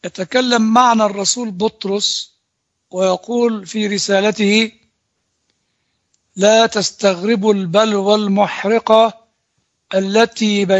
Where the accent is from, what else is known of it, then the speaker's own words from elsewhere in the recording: Egypt; وأنا كمصري وكإنسان ولدت وعشت في كنيستنا القبطية الأرثوذكسية،